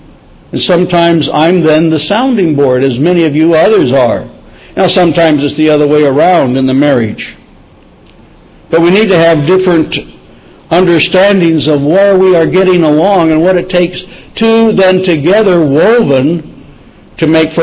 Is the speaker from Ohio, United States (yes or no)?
no; Wyoming, United States; Now, I'm from Wyoming, and they have some rather rude ways of explaining about picking a mate in Wyoming.